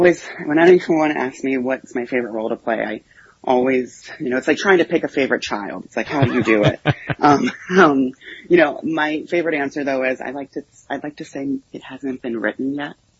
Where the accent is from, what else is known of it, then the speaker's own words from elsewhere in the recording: Washington, District of Columbia, United States; now in Rehoboth Beach, United States; I'm originally from Washington, D.C. This year I made the big move back to Rehoboth here.